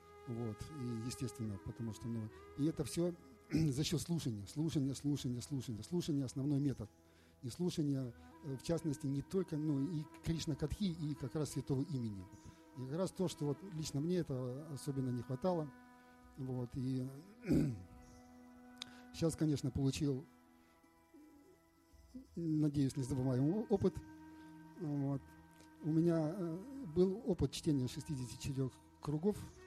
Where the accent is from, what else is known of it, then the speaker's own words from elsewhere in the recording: Naberezhnye Chelny, Tatarstan, Russia; я из Набережных Челнов.